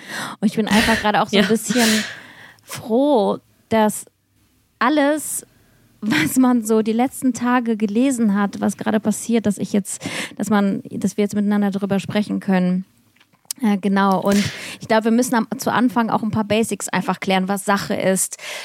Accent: Russia; Weil auch ich als Russin kann sagen, auch ich habe da Freunde und Bekannte.

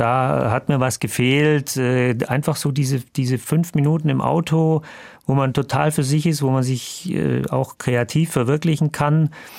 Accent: Backnang, Baden-Württemberg, Germany; Ja, ich bin in Schwaben aufgewachsen, da gab es kein Rock'n'Roll, da gab es auch kein Internet

